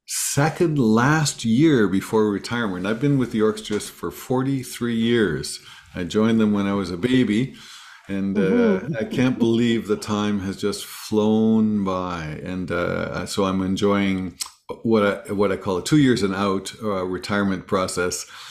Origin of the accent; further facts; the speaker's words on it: Edmonton, Alberta, Canada; I grew up outside of Edmonton. We were literally in the woods.